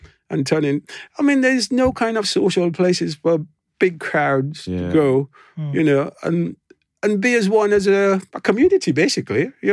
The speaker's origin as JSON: {"language": "English", "country": "Grenada", "tie": "born there", "said": "I mean, when I was in the West Indies, because I was born in Grenada, I wasn't born in Jamaica, so it was more carnival."}